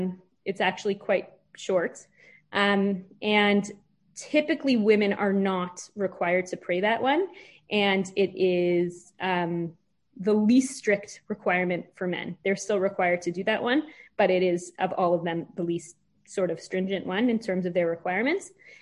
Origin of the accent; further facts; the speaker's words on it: Toronto, Ontario, Canada; I'm from Toronto, we say Shabbos.